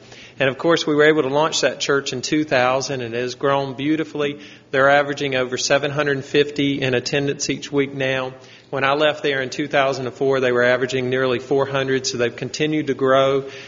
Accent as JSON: {"language": "English", "town": "Salisbury", "region": "North Carolina", "country": "United States", "tie": "born or raised there", "said": "I grew up in Salisbury. There were 25,000 people or so in Salisbury 25 years ago."}